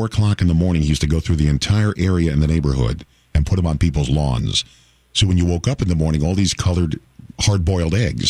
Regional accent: New York, United States; our next-door neighbor growing up, when I grew up in New York, he was an egg and chicken guy.

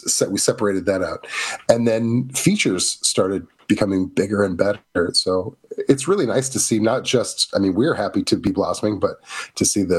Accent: Missouri, United States; This is one of the reasons I'm originally from Missouri.

